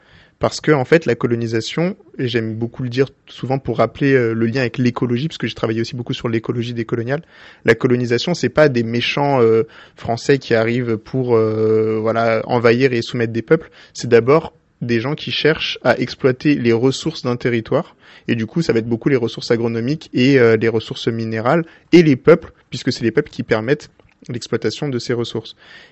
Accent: France; j'ai grandi en France, j'ai regardé Gulli comme tout le monde. Enfin, genre, c'est ma culture, c'est le pays dans lequel je suis né.

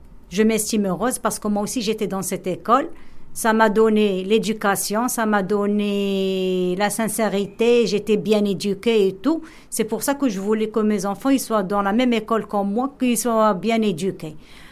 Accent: Casablanca, Casablanca-Settat, Morocco; je viens du Maroc, de Casablanca.

